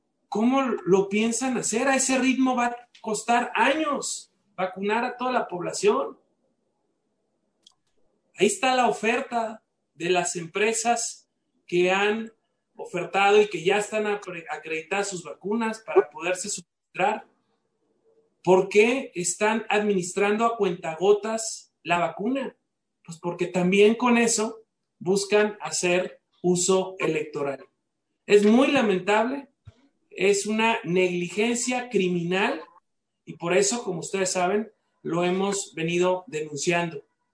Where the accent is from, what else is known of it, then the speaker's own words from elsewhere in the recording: Michoacán, Mexico; En el caso de Michoacán, mi tierra